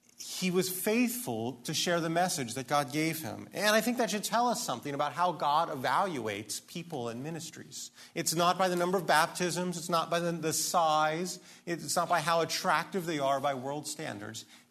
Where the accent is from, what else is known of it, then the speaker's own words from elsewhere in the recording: Street, Maryland, United States; I grew up in Street, Maryland. I bet you've never heard of that either.